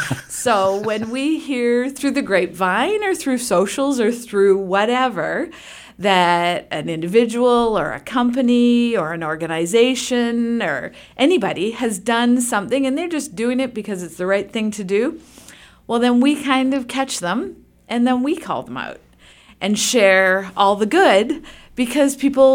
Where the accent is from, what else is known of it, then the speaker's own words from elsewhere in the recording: Canada; Because we are very Canadian, elbows up, we don't toot our own horns often.